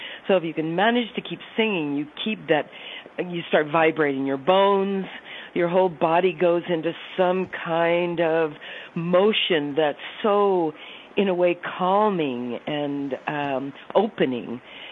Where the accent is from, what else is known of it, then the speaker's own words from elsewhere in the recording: South Dakota, United States; I'm from South Dakota, so the First Nations tribes there are very powerful in the story of that place. So I believe I grew up with those vibrations all in the air